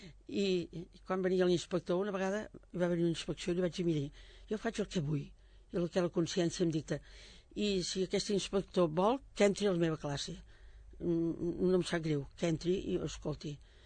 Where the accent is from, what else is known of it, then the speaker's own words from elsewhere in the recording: Manresa, Catalonia, Spain; moved away as an adult; now in Sabadell, Spain; jo no sóc sabadellenca, jo vaig néixer a Manresa, sóc manresana. Vaig venir a Sabadell quan em vaig casar, l'any 61.